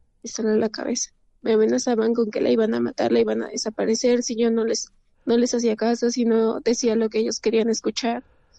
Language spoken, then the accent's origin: Spanish; Xalapa, Veracruz, Mexico; Jalapa, Veracruz.